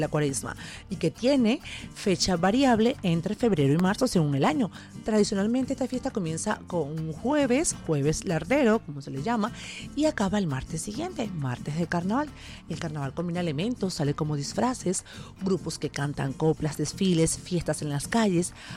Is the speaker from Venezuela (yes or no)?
yes; Venezuela; qué nos identifica como venezolanos, nuestras creencias, tradiciones, símbolos, comportamientos, valores, orgullos, pertenencias y costumbres